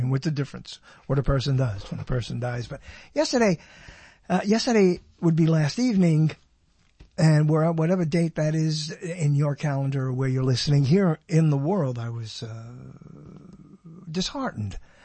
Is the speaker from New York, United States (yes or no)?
yes; Brooklyn, New York, United States; born there; as I was born in Brooklyn.